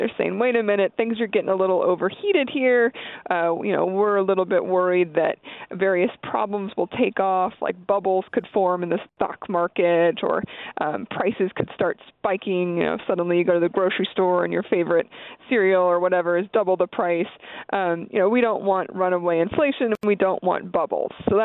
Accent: Pennsylvania, United States; I'm from Pennsylvania.

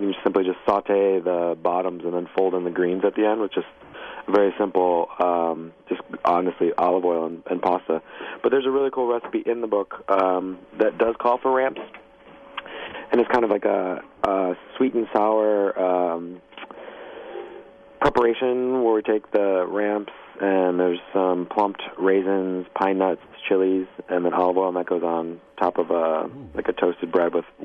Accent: Waterford, Wisconsin, United States; born or raised there; also born or lived in Racine

